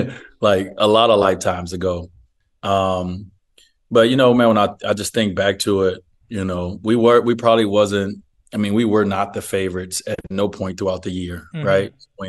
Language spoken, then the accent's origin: English; United States; I'm the minority as an American.